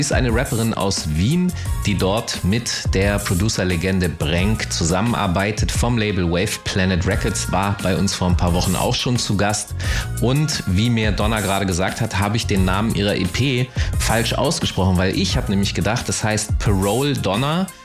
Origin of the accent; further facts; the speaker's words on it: Hanover, Lower Saxony, Germany; Nee, ich bin Hannoveraner.